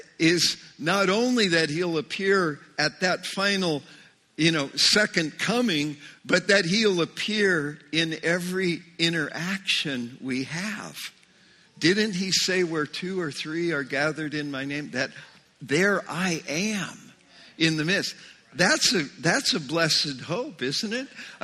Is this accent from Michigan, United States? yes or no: no; Spokane, Washington, United States; born there; if I thought … I was born in Spokane, Washington